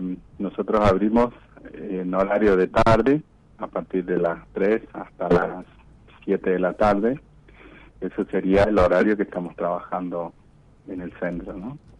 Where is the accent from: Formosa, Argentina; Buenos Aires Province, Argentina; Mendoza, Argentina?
Formosa, Argentina; Ingeniero Juárez; me vuelvo a mi lugar, ¿no? A mi pueblo natal, que es Ingeniero Juárez, pero me vuelvo más a la comunidad de Huichí.